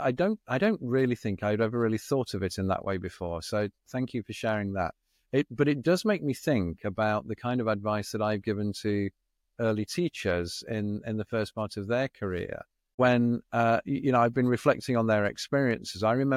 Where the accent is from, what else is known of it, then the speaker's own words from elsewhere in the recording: England, United Kingdom; I'm English. We invented the language.